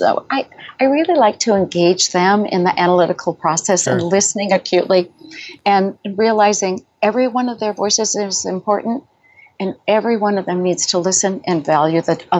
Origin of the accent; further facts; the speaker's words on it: Wisconsin, United States; I grew up in Door County. It's about an hour north of Green Bay.